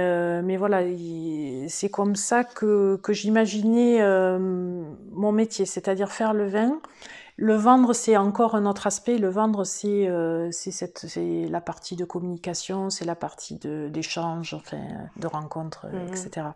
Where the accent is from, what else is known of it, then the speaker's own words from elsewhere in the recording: France; c'est comme on est français, on est né là-dedans, on est bercé par nos repas de famille